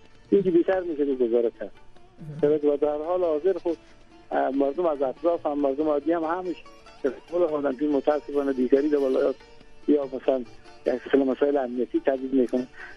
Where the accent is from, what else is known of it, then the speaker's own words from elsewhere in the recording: Herat, Afghanistan; ما که از هرات بخاطر تحصیل گپا آمدم